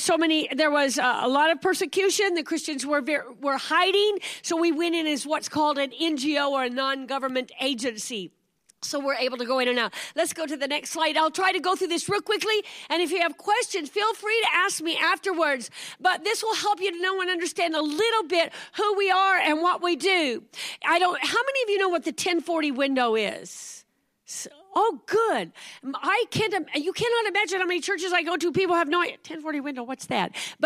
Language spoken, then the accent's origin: English; Raytown, Missouri, United States; I grew up in Raytown, Missouri.